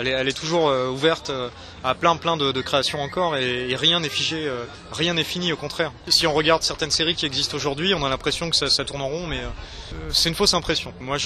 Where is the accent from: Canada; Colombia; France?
France; Brittany; On est breton, donc on côtoie évidemment les Fesnos aussi.